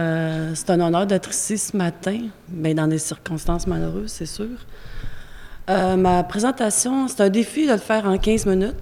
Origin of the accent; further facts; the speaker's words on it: Mashteuiatsh, Quebec, Canada; Moi, je viens d'une communauté de Mashtuyash